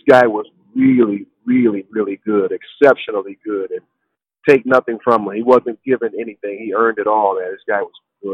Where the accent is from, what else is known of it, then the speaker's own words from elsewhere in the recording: Detroit, Michigan, United States; But to be traded to Detroit, my hometown Pistons, and be able to be reunited with my cousin Terry